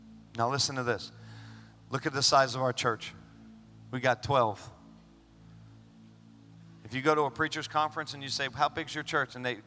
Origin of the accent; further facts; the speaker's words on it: New York, United States; I grew up in New York, man. I grew up in New York.